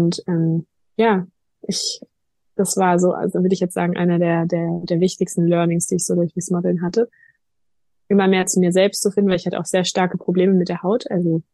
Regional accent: Freiburg, Baden-Württemberg, Germany; Ich komme aus Süddeutschland, aus der Nähe von Freiburg, dem sonnigen Freiburg.

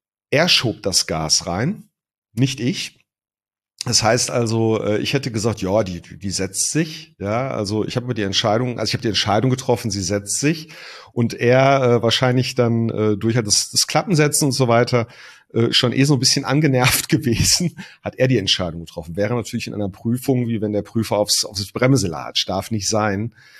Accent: North Rhine-Westphalia, Germany; wie man das bei uns im Ruhrpott sagt

